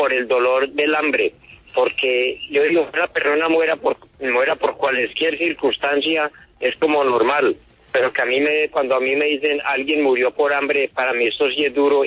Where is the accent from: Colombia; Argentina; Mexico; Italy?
Colombia; Antioquia; ustedes saben de que yo soy antioqueño, pero mi corazón es colombiano